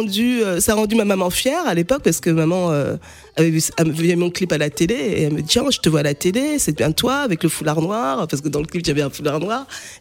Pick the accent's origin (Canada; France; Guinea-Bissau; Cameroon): Guinea-Bissau; je viens de la Guinée-Bissau et je parle le Manjak, c'est une langue la langue de mon ethnie.